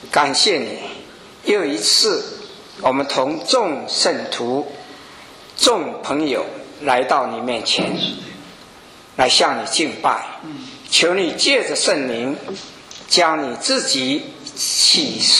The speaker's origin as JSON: {"language": "Chinese", "country": "Taiwan", "tie": "born or raised there", "said": "经常到海峡两岸啊，到大陆，也许啊比到我的故乡台湾的次数更多"}